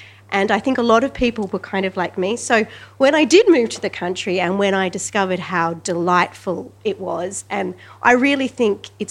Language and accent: English; Sydney, New South Wales, Australia; I grew up in Sydney, so I'm not at all a country girl, but I moved to the country about 12 years ago when I married a farmer